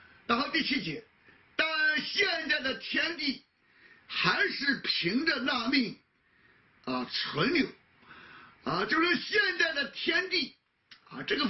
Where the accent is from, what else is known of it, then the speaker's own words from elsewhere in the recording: China; 其实我们中国人也常常讲怒火中烧